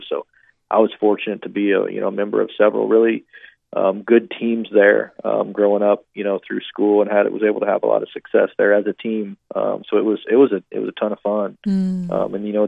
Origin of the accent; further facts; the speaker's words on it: Chillicothe, Missouri, United States; Yeah, so I grew up in a small town in north central Missouri. Chillicothe, Missouri is the name of the town, a town of about 12,000 people. Both of my parents are from there. I was born and raised there.